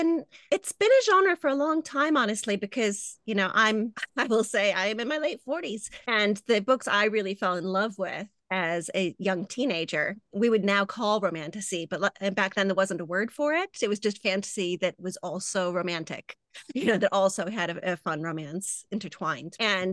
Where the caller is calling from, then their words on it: Wales, United Kingdom; I am sitting here in my home in Wales.